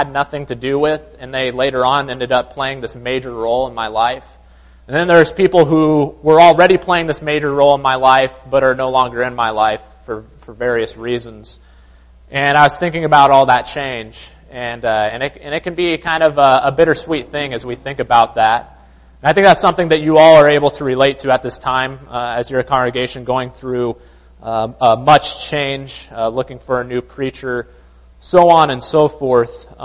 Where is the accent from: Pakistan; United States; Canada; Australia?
United States; Monroe, Washington; also born or lived in California; I moved there from California, but before that I grew up, was born and raised in Monroe, Washington.